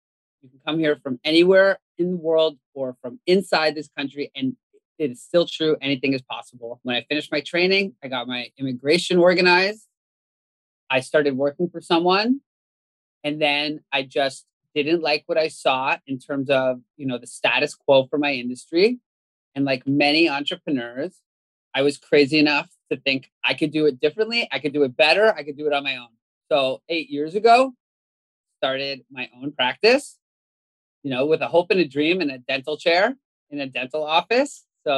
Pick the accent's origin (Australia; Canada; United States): Canada; I grew up in Canada, you know, America's Hat, that place up north, a grandchild of Holocaust survivors.